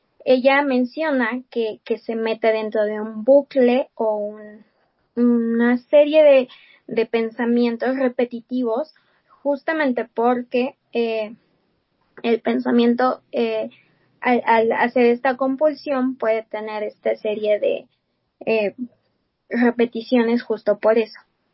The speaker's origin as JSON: {"language": "Spanish", "region": "Mexico City", "country": "Mexico", "said": "soy de la Ciudad de México, soy licenciada en Derecho originalmente"}